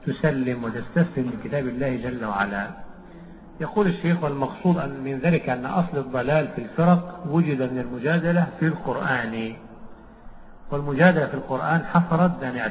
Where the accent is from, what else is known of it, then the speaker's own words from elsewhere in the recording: Egypt; عندنا في مصر